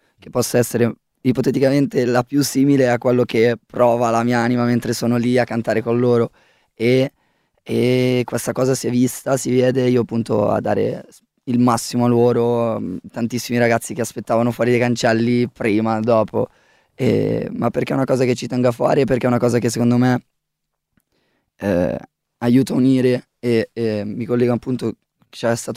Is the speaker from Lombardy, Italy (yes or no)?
yes; Lombardy, Italy; io venissi dall'essere fan di … da ragazzino, provincia di Varese, stessa provincia per me era il rapper